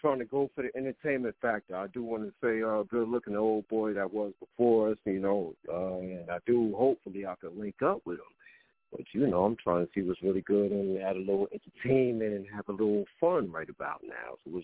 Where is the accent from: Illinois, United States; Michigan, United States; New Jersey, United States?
New Jersey, United States; Plainfield; I am from Plainfield, and that is the home of the … things like that.